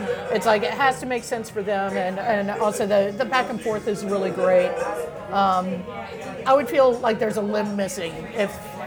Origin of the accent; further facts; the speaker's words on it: Florida, United States; Yeah, I'm from Florida, but you keep it over there.